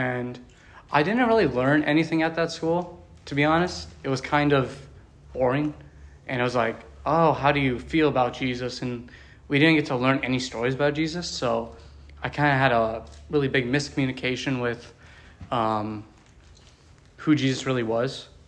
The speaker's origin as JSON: {"language": "English", "region": "Pennsylvania", "country": "United States", "tie": "born there", "said": "So basically, I was born in Pennsylvania. I was adopted soon after."}